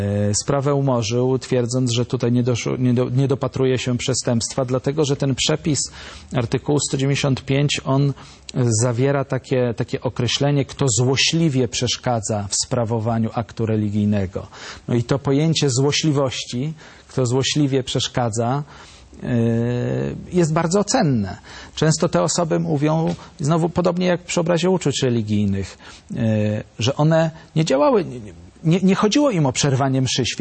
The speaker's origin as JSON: {"language": "Polish", "town": "Szczecin", "region": "West Pomeranian Voivodeship", "country": "Poland", "said": "Także w Szczecinie, skąd pochodzę, była taka sytuacja."}